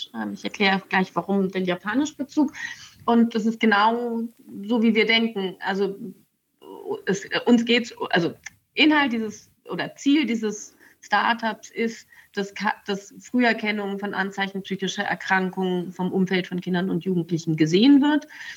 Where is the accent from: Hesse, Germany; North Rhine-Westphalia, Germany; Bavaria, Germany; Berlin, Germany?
Hesse, Germany; Wir kommen aus Hessen. Ich lebe in Frankfurt